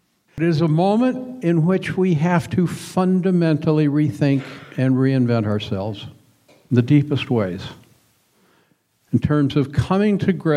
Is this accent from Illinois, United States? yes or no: no; Longview, Washington, United States; By way of introduction … I grew up down in Longview, Washington, which many of you, I'm sure, know, lumber town.